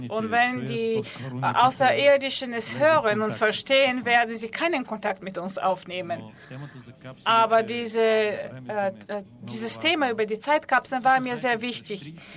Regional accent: Bulgaria; Also als bulgarischer Schriftsteller muss man überleben. Von daher, da wo ich herkomme, ist es etwas, was ich sehr gerne habe.

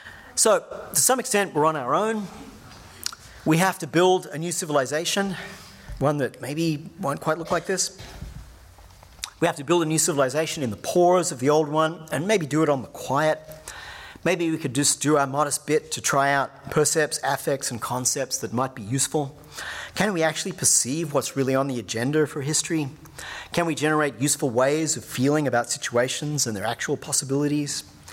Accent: New York, United States; who's written a book about New York, my hometown

